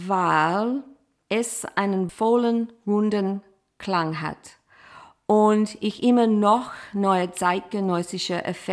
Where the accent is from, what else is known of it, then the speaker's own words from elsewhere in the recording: Australia; moved away as an adult; Ich komme aus Australien. Dort habe ich ein paar Jahre in einem Orchester gespielt und dann nach Europa zu kommen